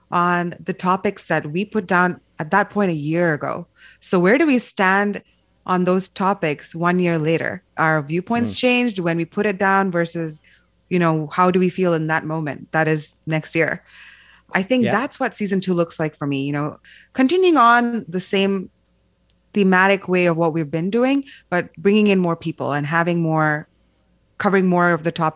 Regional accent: Zambia; our enmeshed community, growing up in Zambia.

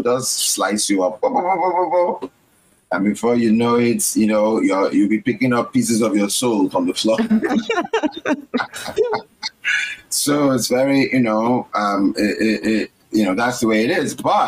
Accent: Nigeria; And it's because there is such a thing as Nigerian exceptionalism. And I think that Nigerians need to talk about it like that. So we can also own it a little more and understand why we push our kids.

